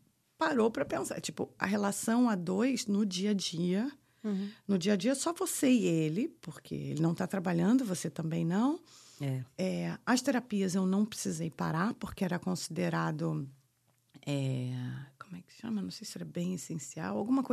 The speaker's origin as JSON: {"language": "Portuguese", "region": "Rio de Janeiro", "country": "Brazil", "said": "Mas a gente é carioca, né?"}